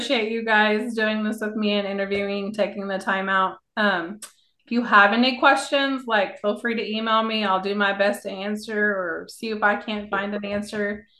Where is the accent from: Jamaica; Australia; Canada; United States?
United States; Tulsa, Oklahoma; No, I was raised in Tulsa, but moved outside of Tulsa about 10 years ago.